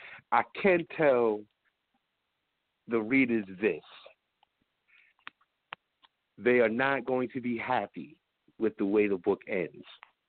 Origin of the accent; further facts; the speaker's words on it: New York, United States; I'm a New Yorker by heart.